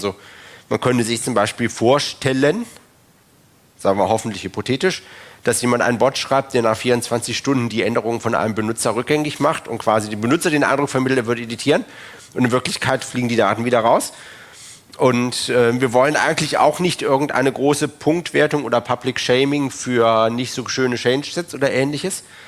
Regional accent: Wuppertal, North Rhine-Westphalia, Germany; da habe ich mal in meiner Heimatstadt Wuppertal geschaut

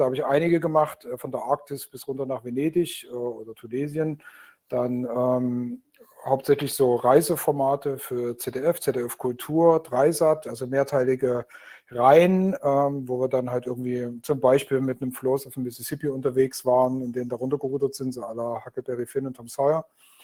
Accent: Dresden, Saxony, Germany; now in Berlin, Germany; auch wenn ich hier in Berlin hocke und aus Dresden komme, Dresden darf man gar nicht mehr nennen heutzutage, aber ich komme wirklich ursprünglich aus Dresden und wohne seit 20 Jahren in Berlin

